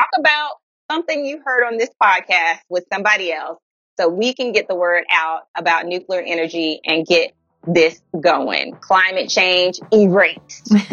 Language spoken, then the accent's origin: English; Miami, Florida, United States; I grew up in Miami. So I'm always up for a good picadillo with arroz con pollo.